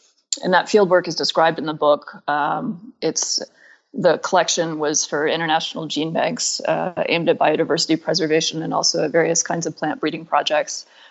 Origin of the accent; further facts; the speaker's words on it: Atlanta, Georgia, United States; and I grew up in Atlanta, but spending time in Griffin and in that environment